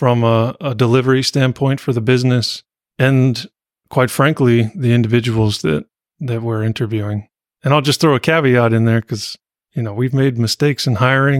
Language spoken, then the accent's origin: English; Reno, Nevada, United States; I grew up in Reno and went to Truckee Meadows Community College for one quarter.